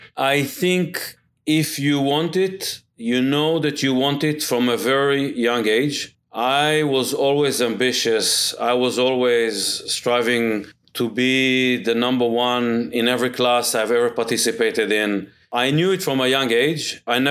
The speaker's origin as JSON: {"language": "English", "country": "Israel", "tie": "born or raised there", "said": "So I grew up in Israel. I joined the Special Forces. You have to serve in Israel."}